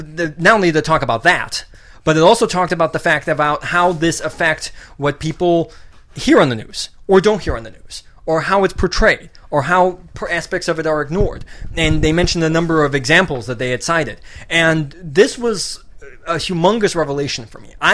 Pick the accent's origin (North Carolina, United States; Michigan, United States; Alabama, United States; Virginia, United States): Michigan, United States; Grand Rapids; Michigan, okay. In Grand Rapids.